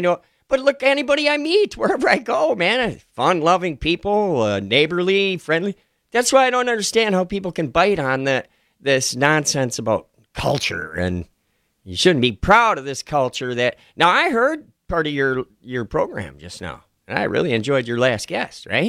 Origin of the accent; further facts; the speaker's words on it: Stoughton, Wisconsin, United States; Yeah, that's a nemesis. I'm from Stoughton.